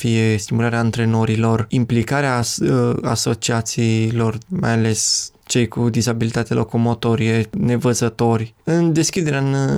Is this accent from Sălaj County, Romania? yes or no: yes; Sălaj County, Romania; M-am născut în Sălaj, am crescut în Sălaj, dar aici m-am dezvoltat din punct de vedere sportiv. Aici locuiesc.